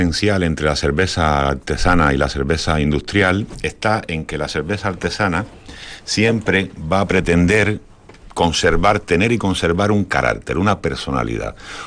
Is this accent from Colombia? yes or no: no; Cuba; now in Spain; Yo soy nacido en Cuba, llevo muchos años aquí, la verdad, llevo ya 22 años aquí.